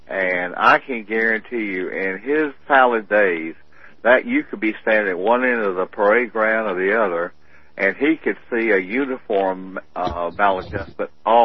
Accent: Camden, South Carolina, United States; he would invite all the guys from Camden, my hometown, to go to Kiawah for an oyster roast

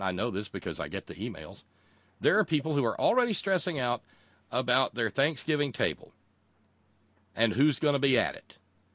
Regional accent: Alabama, United States; I've got friends that I've had since high school that are right-wing crazy people. I grew up in Alabama.

